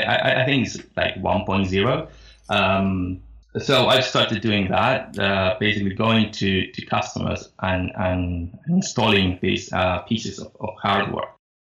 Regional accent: Argentina; now in London, United Kingdom; I'm from Argentina originally, but living in London since 2014.

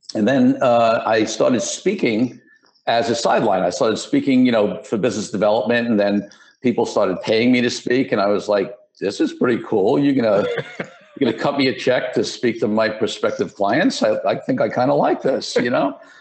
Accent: Brooklyn, New York, United States; So, listen, I grew up in Brooklyn. I got to start there because, you know, Brooklyn is, you know, is one of my passions because that's where I come from.

